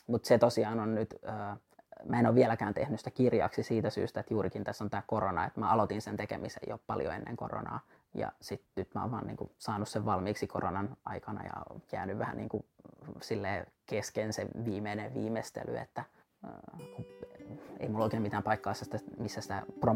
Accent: Kauhajoki, South Ostrobothnia, Finland; joka muuttaa sitten Kauhajoelle, mistä mä oon alun perin kotoisin.

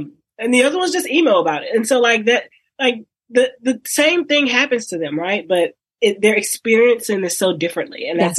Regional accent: Texas, United States; I'm from Texas.

